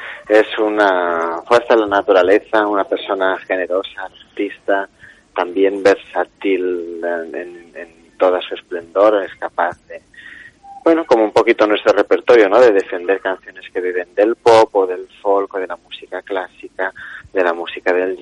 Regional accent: Balearic Islands, Spain; moved away as an adult; now in Barcelona, Spain; desde que salí de Menorca a los 18 años, pues ya en Barcelona me fui relacionando con muchos músicos

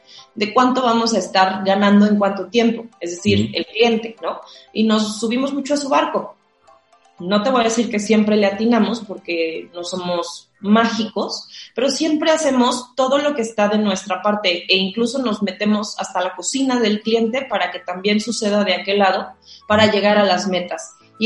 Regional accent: Guadalajara, Jalisco, Mexico; cuando yo crecí en Guadalajara

